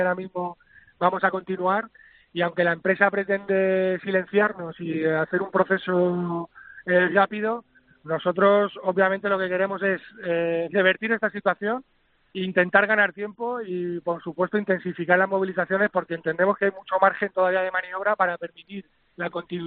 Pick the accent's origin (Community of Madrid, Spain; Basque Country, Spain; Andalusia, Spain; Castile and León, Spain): Community of Madrid, Spain; pues yo soy madrileño